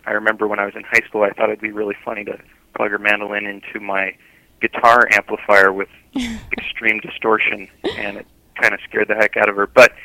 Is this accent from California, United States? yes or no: no; Phoenix, Arizona, United States; And every year, David comes to my hometown, Phoenix, to do a big charity event.